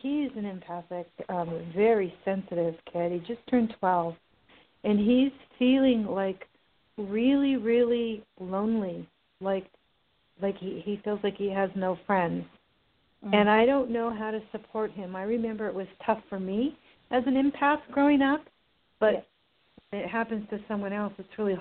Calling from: California, United States; I'm calling from California.

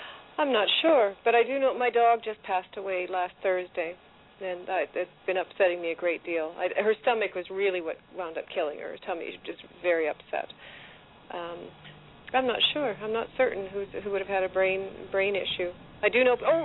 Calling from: British Columbia, Canada; British Columbia in Canada.

